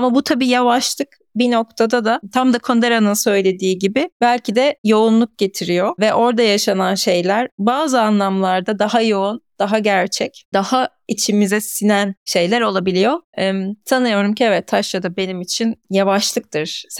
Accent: Thrace, Turkey; İşte ben Trakyalıyım. Evet, bir taşrada büyüdüm. Hatta bir kasabada büyüdüm.

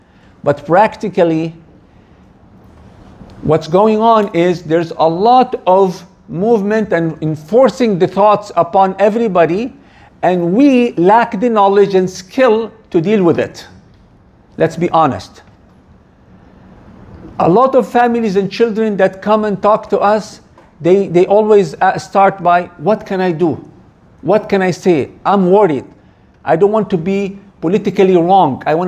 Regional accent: Canada; as a Muslim, as a Canadian Muslim, you have to know what's going on.

